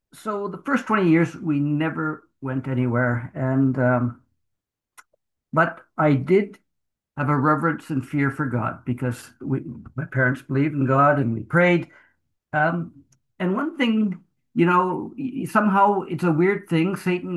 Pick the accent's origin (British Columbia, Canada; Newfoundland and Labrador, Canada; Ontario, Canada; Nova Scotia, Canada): British Columbia, Canada; Port Alberni; born there; I was born in Port Alberni to German immigrants. And they were living in Port Alberni. And they came from Germany